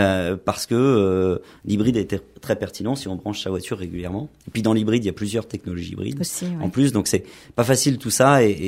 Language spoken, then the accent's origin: French; Île-de-France, France; j'ai grandi dans le département du Val d'Oise, hein, je me sens profondément valdoisien.